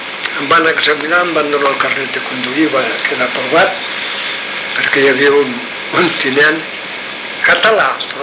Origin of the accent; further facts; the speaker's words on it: Rivert, Catalonia, Spain; que és català? Dic, sí. D'on és? Dic, de Rivert.